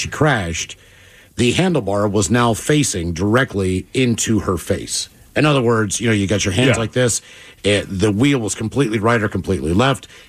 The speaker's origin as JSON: {"language": "English", "region": "West Virginia", "country": "United States", "tie": "born or raised there", "said": "And that happens a lot in my home state of West Virginia."}